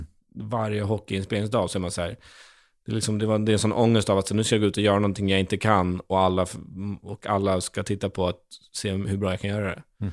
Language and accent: Swedish; Kiruna, Norrbotten County, Sweden; hon kommer från Gävle och jag kommer från Kiruna. Vi har två väldigt olika dialekter.